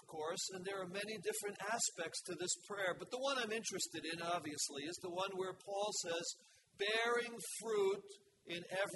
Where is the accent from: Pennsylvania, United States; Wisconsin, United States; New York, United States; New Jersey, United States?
New York, United States; telling him I'm from New York